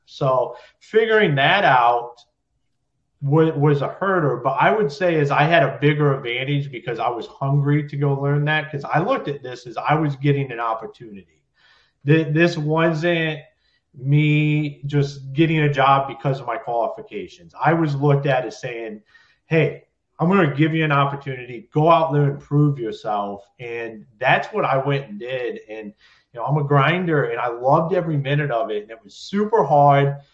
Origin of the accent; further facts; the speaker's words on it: Ohio, United States; moved away as an adult; also born or lived in Michigan; I got out of the Marine Corps, and that's what took me to Michigan. I'm originally from Ohio, but my wife was from Michigan, so I ended up there.